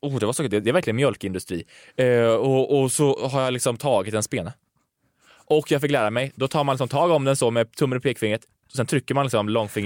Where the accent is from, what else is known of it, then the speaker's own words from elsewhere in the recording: Karlstad, Värmland, Sweden; Jag är från Karlstad, så vi åkte till Göteborg.